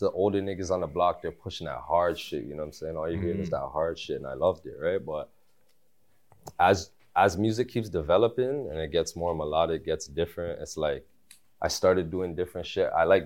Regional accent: Belize; I'm from Belize.

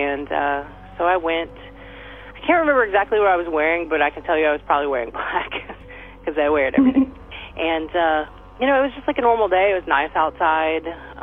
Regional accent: Texas, United States; born there; also born or lived in Louisiana; I was born in Texas, but we lived in Louisiana at the time, before we moved back to Texas, so I'm a purebred swamp creature.

